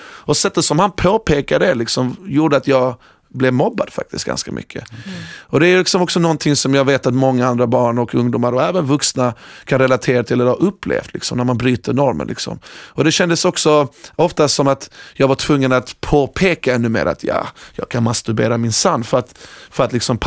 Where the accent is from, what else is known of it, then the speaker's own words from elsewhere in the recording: Iran; now in Sweden; Jag är då ursprungligen från Iran